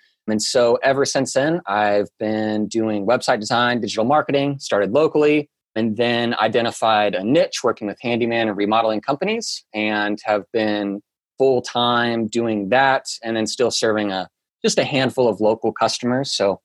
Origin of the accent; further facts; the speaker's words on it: Bentonville, Arkansas, United States; I grew up in Bentonville, Arkansas, home of Walmart. Went to school at the University of Arkansas.